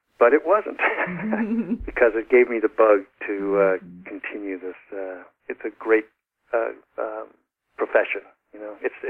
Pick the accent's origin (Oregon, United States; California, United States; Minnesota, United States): California, United States; San Francisco; Reminded me of my growing up in San Francisco, you bet.